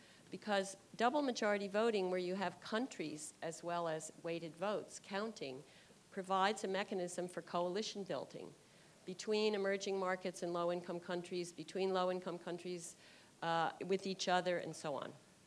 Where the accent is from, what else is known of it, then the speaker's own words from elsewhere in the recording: United States; And I was thinking, as an American, it's a bad metaphor, but using baseball